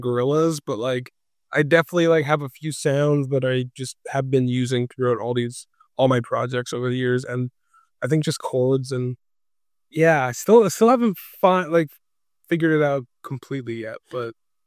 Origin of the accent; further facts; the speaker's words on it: Winnipeg, Manitoba, Canada; because I'm from Winnipeg, it's still about Winnipeg.